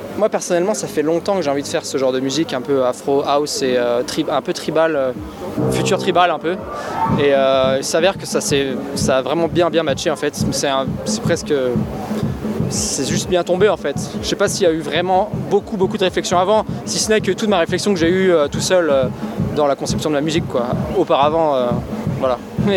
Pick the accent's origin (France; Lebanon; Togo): France; Brittany; Bah, moi, je suis breton, et ça me rappelle un peu les ambiances des petits festivals en Bretagne.